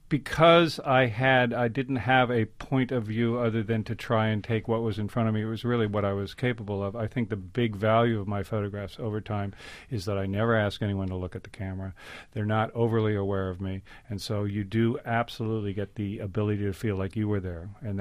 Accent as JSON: {"language": "English", "region": "California", "country": "United States", "said": "Because I'm a Californian, because I think everybody goes home at a certain point"}